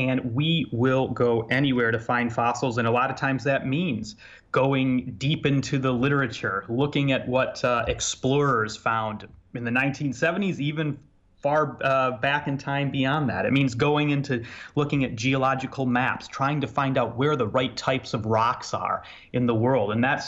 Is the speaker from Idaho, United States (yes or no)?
no; Illinois, United States; I'm sure it's just a very quick drive across the border to my home state of Illinois.